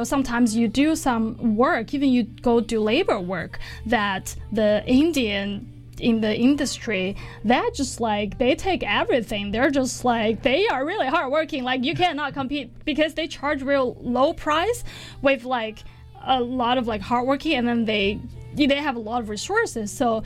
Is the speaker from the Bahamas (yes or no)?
no; China; English is a second language; I grew up in China, and our educational system was very competitive